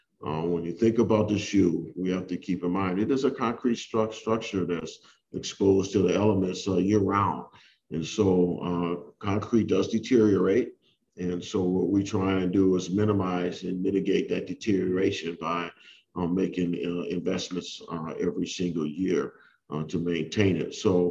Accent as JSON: {"language": "English", "town": "Cleveland", "region": "Ohio", "country": "United States", "said": "I'm from Cleveland. John Hicks was from Cleveland."}